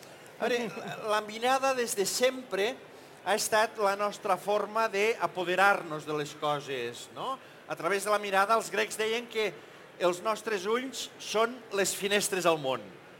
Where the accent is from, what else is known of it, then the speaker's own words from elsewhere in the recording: La Seu d'Urgell, Catalonia, Spain; jo sóc de la Seu, passa a la Seu